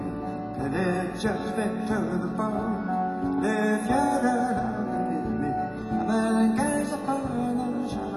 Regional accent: Toronto, Ontario, Canada; We're down from Toronto doing 9 shows. We all live in Toronto. We don't smoke crack cocaine. We're all from Toronto, and we're all good boys.

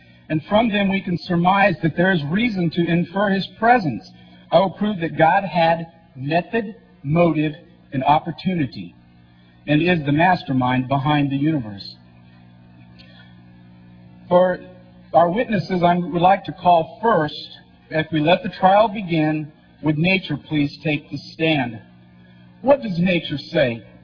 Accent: Kansas, United States; You might have noticed with my accent just a moment ago that I'm not exactly a Minnesotan. I'm trying very hard. Don't you know? Yeah. You know, I can do some of those things, but no, I'm just a Kansas farm boy, basically.

